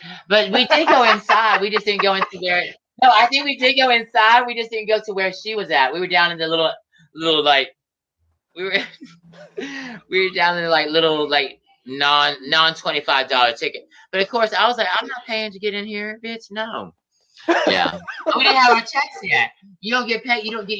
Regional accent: Atlanta, Georgia, United States; I'm with this local bitch and I'm from Atlanta.

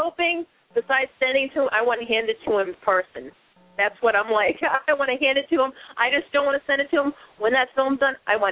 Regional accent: Boston, Massachusetts, United States; And I'll never forget where I come from. I come from Boston

